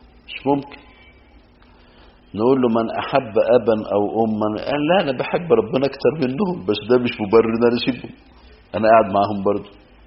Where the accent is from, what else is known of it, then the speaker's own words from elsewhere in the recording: Minya Governorate, Egypt; والنوع ده برضو موجود على فكرة وعندنا في المنيا منه كتير